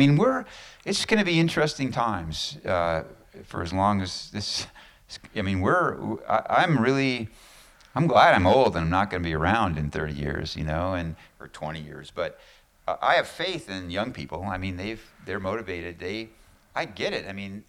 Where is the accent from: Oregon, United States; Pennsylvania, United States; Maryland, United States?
Oregon, United States; Corvallis; You know, growing up in Corvallis, Oregon, I wasn't a great student.